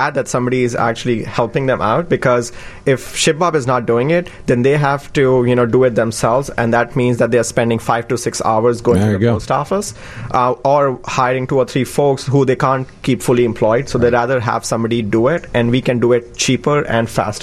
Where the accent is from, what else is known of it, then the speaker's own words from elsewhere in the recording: New Delhi, Delhi, India; now in United States; We grew up in New Delhi, India, so we came here to the U.S. Together